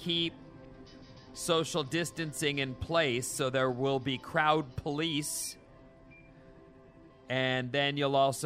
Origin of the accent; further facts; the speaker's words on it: United States; You're infringing upon my freedoms as an American.